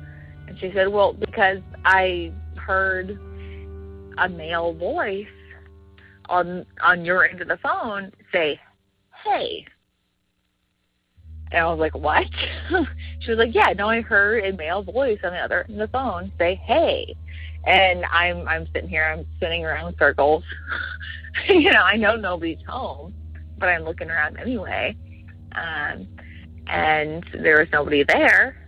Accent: Alabama, United States; I am from Alabama, although I do not live there now.

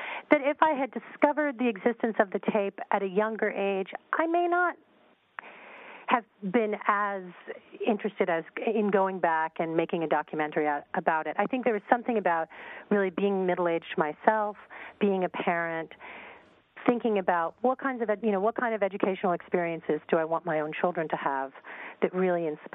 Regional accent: New York, United States; It's a very interesting thing growing up in New York and being a part of a neighborhood

